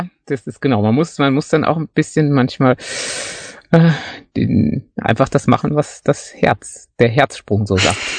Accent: North Rhine-Westphalia, Germany; weil ich glaube wirklich so als Münsterländer, die ja bekanntlich keine Gefühle haben

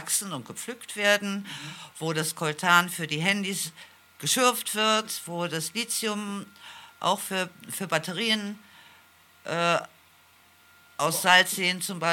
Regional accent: Cologne, North Rhine-Westphalia, Germany; now in Munich, Germany; Ich komme aus München, bin aber aufgewachsen in Köln. Das ist die Frage, woher ich wirklich stamme.

